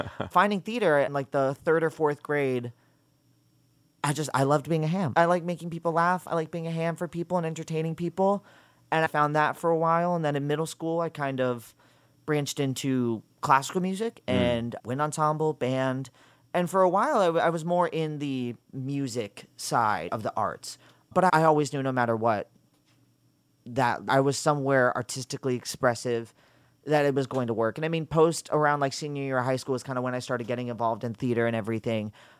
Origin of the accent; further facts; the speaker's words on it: St. Petersburg, Florida, United States; Luckily, being born and raised in St. Pete.